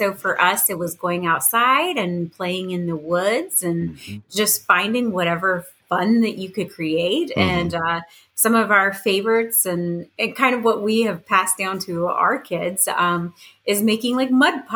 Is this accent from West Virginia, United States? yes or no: yes; West Virginia, United States; So I am from West Virginia. I'm born and raised here. I came back here after the service so that way I could be with my family.